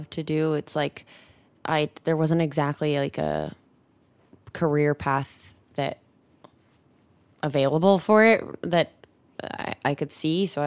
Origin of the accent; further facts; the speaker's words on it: North Carolina, United States; Like, I grew up in North Carolina, and I was a little late in the game